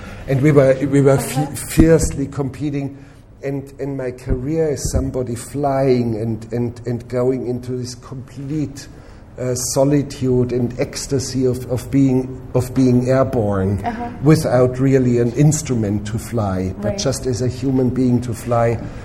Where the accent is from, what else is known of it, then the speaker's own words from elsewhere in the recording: Bavaria, Germany; and I grew up in the Bavarian mountains, and I literally grew up on skis.